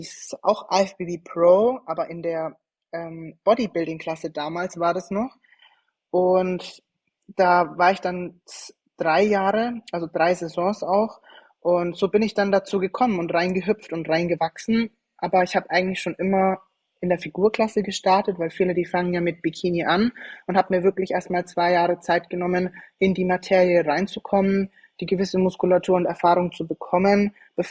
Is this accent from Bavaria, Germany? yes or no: yes; Schweinfurt, Bavaria, Germany; ich komme ursprünglich aus Franken, aus Schweinfurt